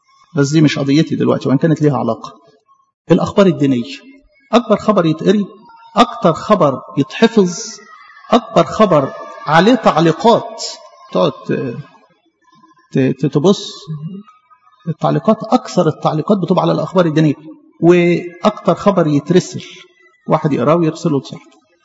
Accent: Egypt; وعلى مستوى الوطن بتاعنا بلدنا مصر

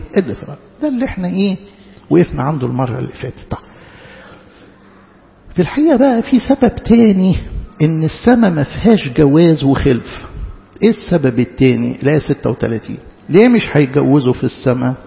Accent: Egypt; اوعوا تفتكروا ان ده عندنا في مصر بس

